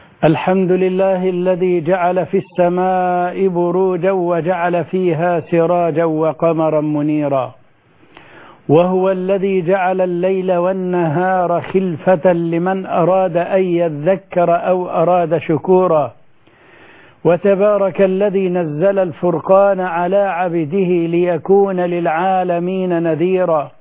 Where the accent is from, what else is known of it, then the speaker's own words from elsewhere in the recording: Egypt; بلدنا مصر